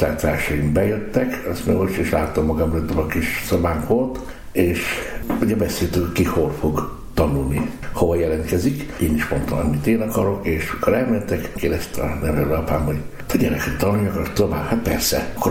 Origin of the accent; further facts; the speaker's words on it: Kecskemét, Bács-Kiskun, Hungary; born there; 1947. május 13. és Kecskeméten születtem. Szegényes roma munkás családban születtem.